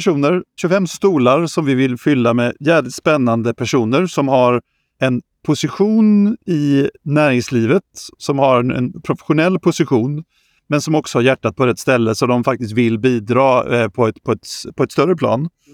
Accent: Halmstad, Halland County, Sweden; jag är från Halmstadbo och jag har typ aldrig varit norr om Gävle

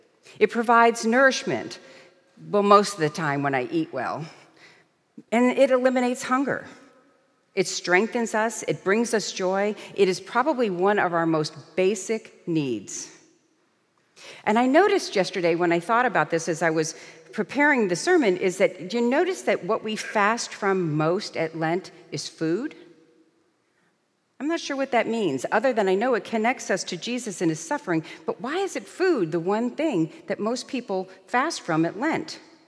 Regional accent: New York, United States; I'm from New York, so you guys is the northern equivalent to all y'all, as we say here in the South.

